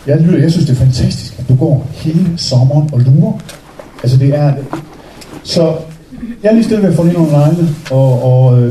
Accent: Aarhus, Central Denmark Region, Denmark; Jamen, jeg kommer fra Aarhus, og har boet derinde i mange, mange år.

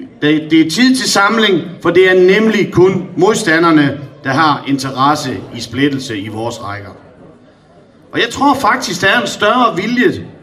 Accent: Esbjerg, Region of Southern Denmark, Denmark; Den skal lidt højere op, fordi jeg kommer jo fra Esbjerg.

